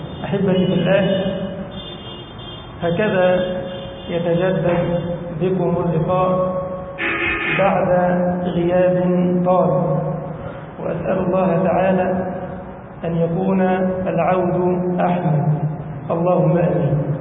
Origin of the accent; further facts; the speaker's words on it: Egypt; اللهم احفظ بلدنا مصر وأهلها يا رب العالمين